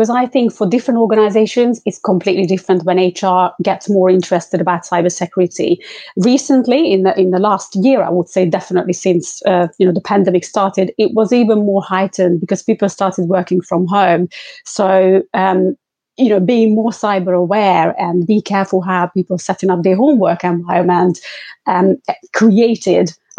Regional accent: London, United Kingdom; So I'm from London

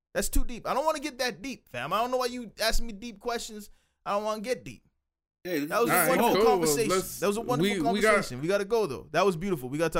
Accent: Calgary, Alberta, Canada; born there; I was born in Calgary, Alberta, Canada, and I could wear any color I want in any neighborhood in the city that I live in.

